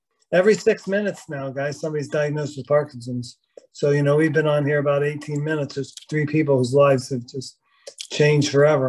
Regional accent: Columbus, Ohio, United States; I grew up in Columbus, Ohio, and I followed the Cincinnati Reds as a kid.

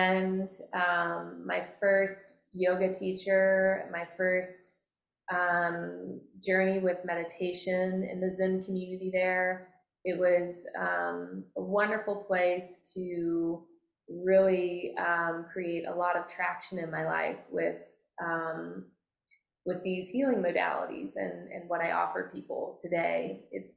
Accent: Mississippi, United States; And I am a seventh generation of the county that I was raised in Mississippi.

